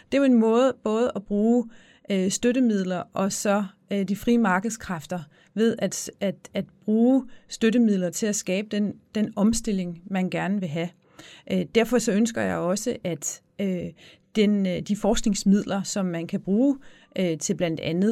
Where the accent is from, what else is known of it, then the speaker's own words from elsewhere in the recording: Region of Southern Denmark, Denmark; over på Fyn, hvor jeg kommer fra